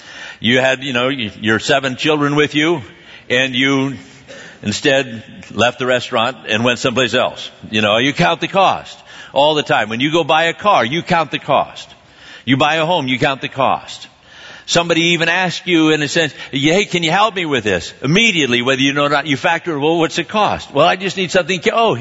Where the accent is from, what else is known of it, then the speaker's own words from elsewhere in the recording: Scotland, United Kingdom; Well, I'm Scottish, you know